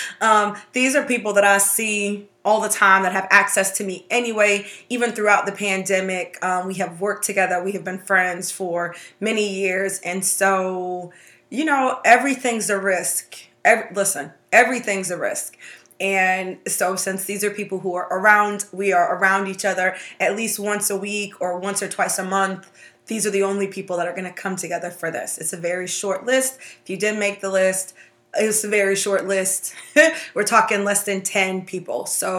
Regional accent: Florida, United States; I'm from Florida. I am from Florida. And I think that matters. Even though I live in North Carolina, I feel like telling you I'm from Florida matters.

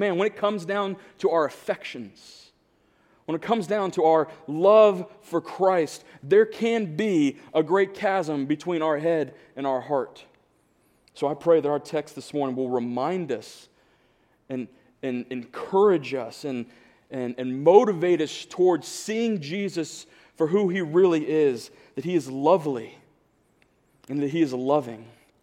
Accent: DeLand, Florida, United States; accent: Florida; I'm originally from Florida, so if you hear a little bit, I mean, it's a very slight, but there are words that I don't say quite right.

